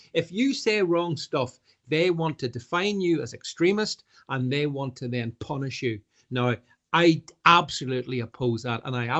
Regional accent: Northern Ireland, United Kingdom; listen, I'm from Northern Ireland.

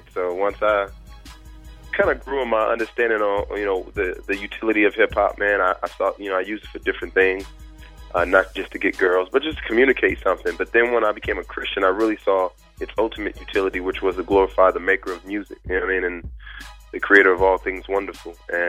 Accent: California, United States; When I was in college, I was raised in California.

